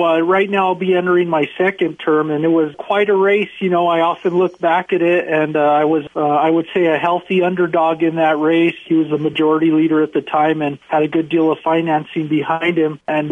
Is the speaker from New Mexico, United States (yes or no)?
yes; Belen, New Mexico, United States; I'm born and raised in New Mexico. I come from Belen, where I graduated high school.